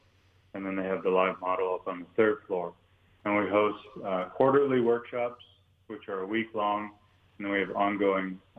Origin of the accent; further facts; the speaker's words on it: North Dakota, United States; I grew up in the Midwest, so in a small town in North Dakota.